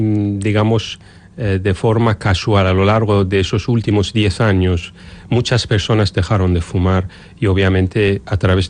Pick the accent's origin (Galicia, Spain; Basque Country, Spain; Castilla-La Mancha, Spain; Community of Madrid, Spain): Basque Country, Spain; Bilbao; que soy de Bilbao, que vivo aquí.